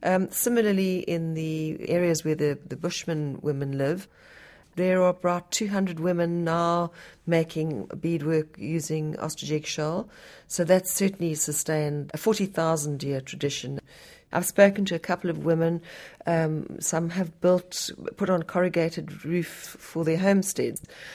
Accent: Namibia; I'm from Namibia and I run a non-profit trust

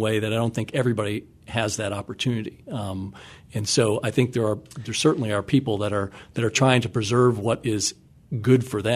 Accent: Chicago, Illinois, United States; my experience growing up in Chicago, by the way

